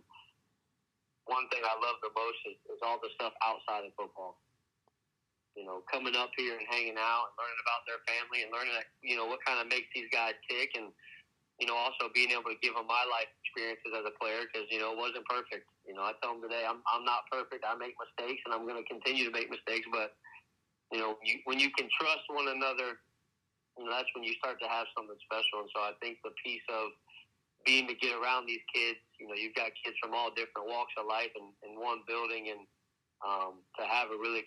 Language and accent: English; Florida, United States; I'm from Florida, so to have 30-plus people come to my last home game